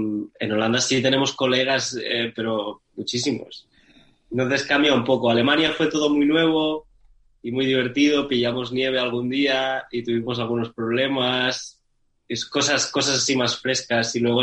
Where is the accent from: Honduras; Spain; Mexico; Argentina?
Spain; Lleida, Catalonia; Yo tenía una banda de Lleida que se llamaba … de mi ciudad natal.